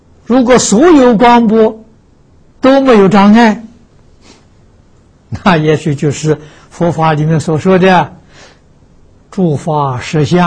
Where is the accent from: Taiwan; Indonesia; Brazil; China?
China; 啊，我们中国人讲呢，即是在计划了，度是在度量啊。